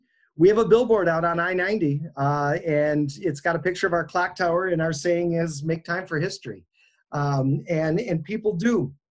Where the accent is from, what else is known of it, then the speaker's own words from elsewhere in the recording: New York, United States; now in Sioux Falls, United States; I didn't grow up here in Sioux Falls either. I grew up in Western New York and came out here to go to college at Augie